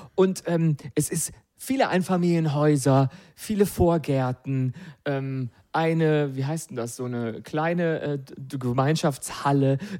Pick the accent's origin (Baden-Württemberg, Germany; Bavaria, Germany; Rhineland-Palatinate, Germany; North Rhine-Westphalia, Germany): Baden-Württemberg, Germany; ich komme aus einem kleinen Ort in Baden-Württemberg, der nicht näher genannt wird.